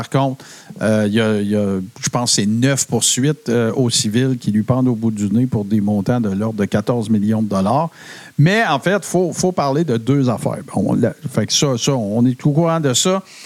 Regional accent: Montreal, Quebec, Canada; je viens de Montréal.

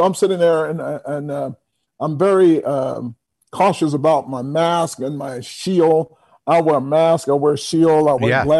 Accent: Atlanta, Georgia, United States; now in New York City, United States; I'm born and raised in Atlanta. Yeah, born, and I'm right now, my condo is 1 mile from where I was born.

